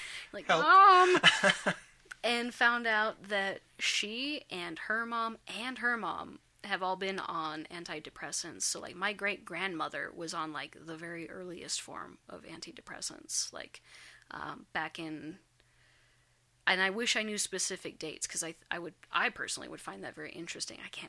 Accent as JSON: {"language": "English", "region": "Wyoming", "country": "United States", "tie": "born or raised there", "said": "But I grew up in Wyoming in a very small town."}